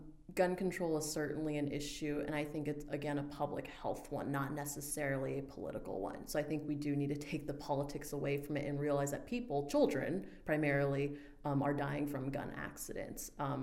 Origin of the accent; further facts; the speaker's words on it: Texas, United States; That being said, I'm from Texas. I trained in medical school in Texas.